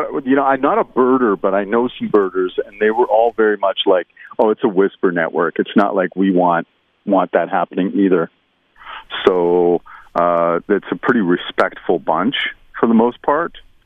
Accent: Alberta, Canada; I come from Alberta, where we have a lot of eagles, and you know, growing up there and visiting British Columbia and the mountains, I mean, eagles are pretty commonplace.

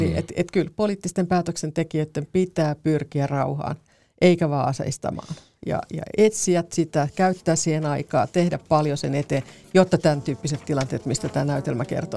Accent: Karkkila, Uusimaa, Finland; Mä oon Karkkilasta kotoisin

